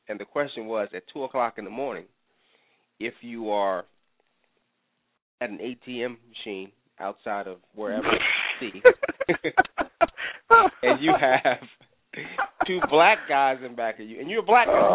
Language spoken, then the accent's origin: English; Manhattan, New York, United States; I can't identify with, only because I was raised in Manhattan.